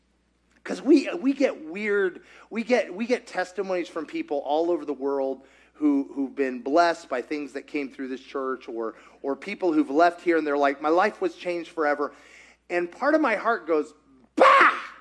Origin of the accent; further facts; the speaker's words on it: Kentucky, United States; Listen, I'm from Kentucky. That's impressive for my Kentucky standards.